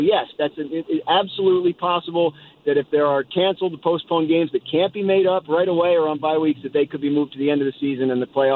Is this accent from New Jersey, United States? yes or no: yes; Trenton, New Jersey, United States; Like, well, I grew up near Trenton, so we had, people rooted for the Philly teams and people rooted for the New York teams.